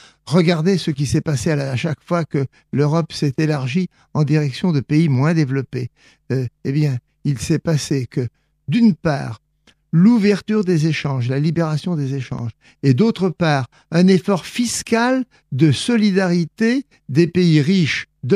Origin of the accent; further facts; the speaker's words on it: Nouvelle-Aquitaine, France; also born or lived in Vendée; mes parents étaient très pauvres, ils ont été forcés d'émigrer plus au sud, en Charente-Maritime, et c'est là que j'ai passé mon enfance.